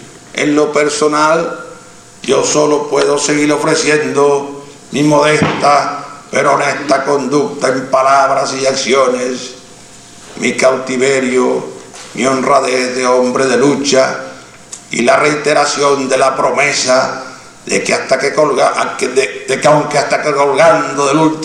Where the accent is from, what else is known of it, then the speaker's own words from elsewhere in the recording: Cuba; todos los días nos acostemos como médicos y como cubanos